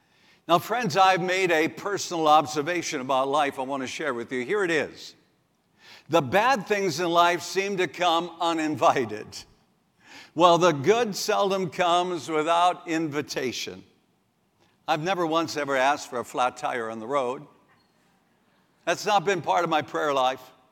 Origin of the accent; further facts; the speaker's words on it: South Dakota, United States; You know, as a child growing up in South Dakota, I always heard that I-29, the Interstate 29, was going to come through our area.